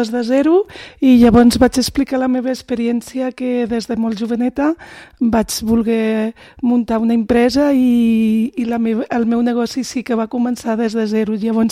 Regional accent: Calella, Catalonia, Spain; born there; Jo sóc nascuda aquí, a Calella, de les arrels del meu pare, no?

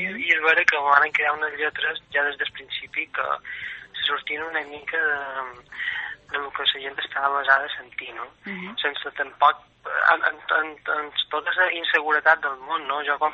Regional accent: Balearic Islands, Spain; Això és perquè, bé, segur que els mallorquins en realitat som catalans que van venir fa 800 anys a Mallorca

